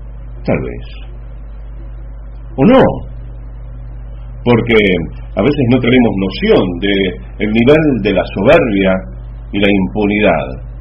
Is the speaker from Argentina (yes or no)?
yes; Argentina; qué carajo somos los argentinos